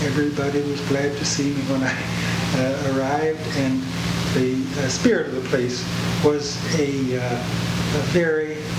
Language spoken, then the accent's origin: English; Mount Vernon, Ohio, United States; born there; I was born in Mount Vernon, Ohio, and I did my undergraduate college work at Oberlin College